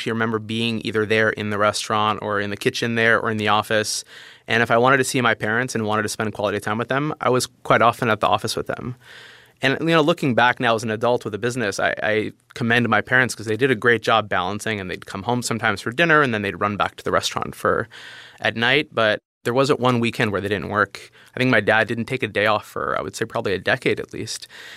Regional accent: New York City, New York, United States; I was born and raised in New York City. My parents had come to the U.S. a few years before I was born. And my father was French and my mother was Swiss-Lebanese.

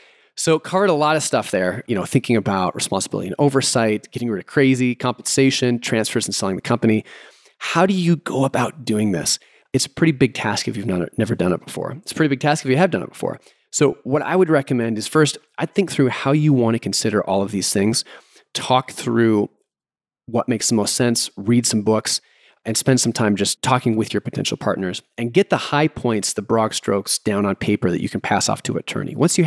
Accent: United States; I'm not as familiar with them, not, you know, being an American

